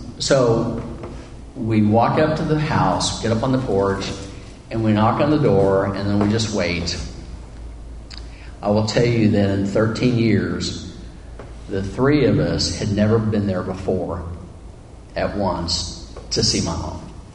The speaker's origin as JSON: {"language": "English", "region": "Kansas", "country": "United States", "tie": "born or raised there", "said": "So anyway, so long story short, we grew up in Kansas."}